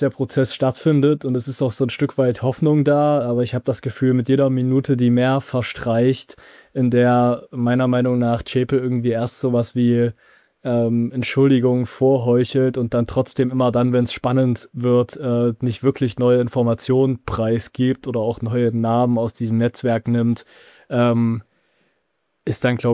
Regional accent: Zwickau, Saxony, Germany; im Raum Zwickau, meiner Heimatstadt

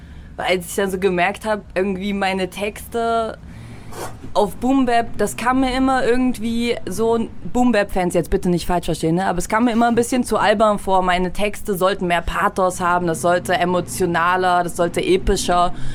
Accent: Halle, Saxony-Anhalt, Germany; born there; also born or lived in Leipzig; Ich bin in Halle geboren und wohne jetzt auch gerade wieder dort, aber ich habe schon zwischendurch mehrere Jahre in Leipzig gelebt

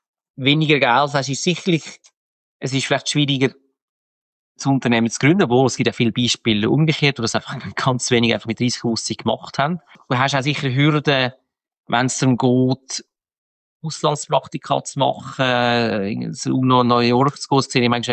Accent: Switzerland; Ich bin Schweizer

